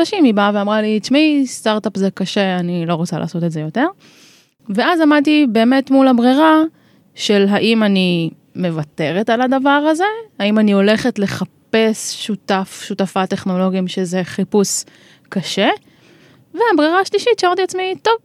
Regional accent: Tzora, Jerusalem District, Israel; גר היום, וגם נולדתי וגדלתי בקיבוץ

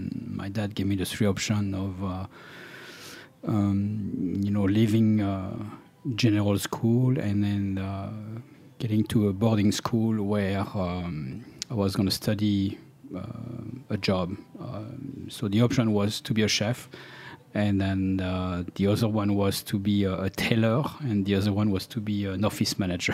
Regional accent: central France, France; We grew up in a small town in France, in the center of France.

